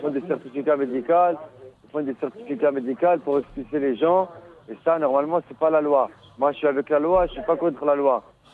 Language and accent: French; Tunisia; moi je suis Tunisien.